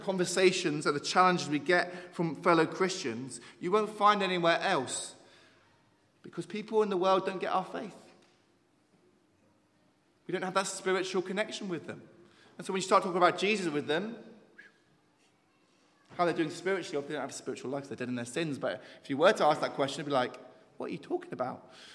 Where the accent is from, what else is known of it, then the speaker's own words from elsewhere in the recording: London, United Kingdom; And I'll show them how gangster I was from London, obviously.